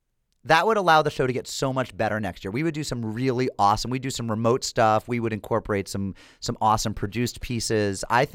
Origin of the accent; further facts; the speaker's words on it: United Kingdom; moved away as an adult; now in Vilnius, Lithuania; I'm British, the first elected foreigner in Lithuania